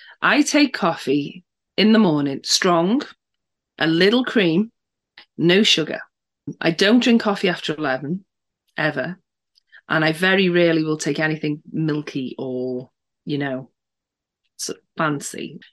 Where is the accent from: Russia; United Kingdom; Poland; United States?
United Kingdom; England; Now, I do drink tea because I'm English